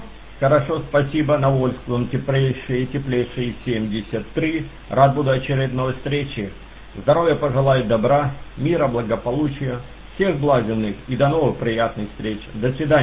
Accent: Kharkiv Oblast, Ukraine; сам я родом из Шевченковского района.

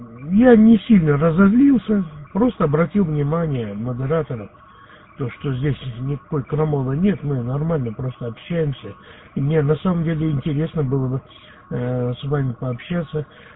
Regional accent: Russia; born there; Ну что, ну я родился в России, но у меня тут куча знакомых, друзей.

